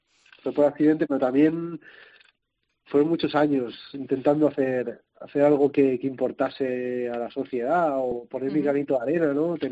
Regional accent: Valencia, Valencian Community, Spain; Yo soy de Valencia, ¿no?

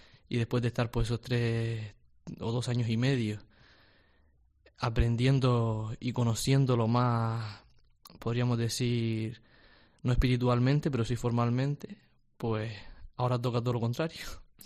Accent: La Aldea de San Nicolás, Canary Islands, Spain; Pues yo soy de la aldea San Nicolás. La isla dentro de la otra isla.

